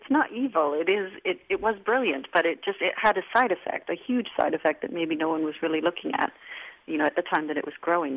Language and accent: English; Canada; I'm from Canada, and so I was in Toronto visiting family